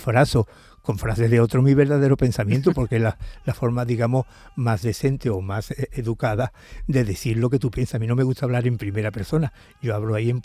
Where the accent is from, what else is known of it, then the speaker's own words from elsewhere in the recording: Seville, Andalusia, Spain; Yo soy mariano porque soy de Sevilla